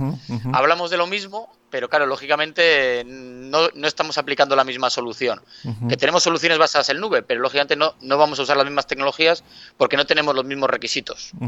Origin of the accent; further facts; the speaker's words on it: Bilbao, Basque Country, Spain; Yo soy de Bilbao, que está en el norte de España, y es un área, es una ciudad industrial, el Bilbao.